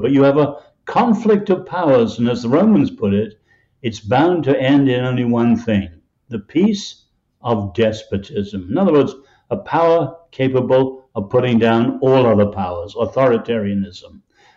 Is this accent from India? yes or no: no; England, United Kingdom; now in United States; I grew up in England under Winston Churchill.